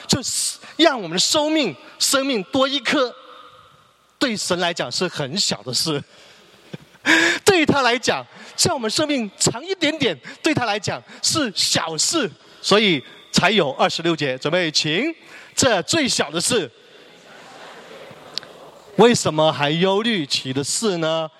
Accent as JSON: {"language": "Chinese", "country": "Hong Kong", "lives_now": "Canada", "said": "你说加拿大最穷的香港人是谁？我认第二，没有人敢认第一"}